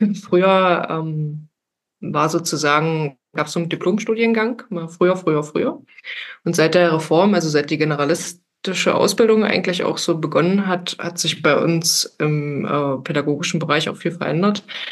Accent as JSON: {"language": "German", "town": "Dessau", "region": "Saxony-Anhalt", "country": "Germany", "tie": "born or raised there", "said": "Ich komme aus dem beschaulichen Örtchen Dessau in Sachsen-Anhalt. Bin sozusagen gebürtige Dessauerin, habe es hier auch eigentlich nie weggeschafft. Also bin schon immer hier."}